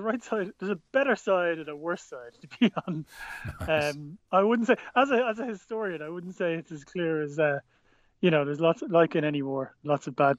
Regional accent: Ireland; We're a little bit detached from it being Irish, but particularly if you're in Europe or you're in England

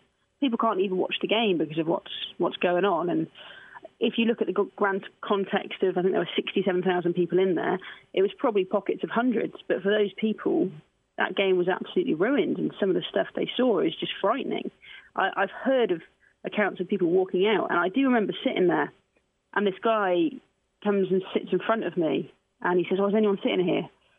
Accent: United Kingdom; I'm half English and half Welsh, and naturally, I really wanted England to win.

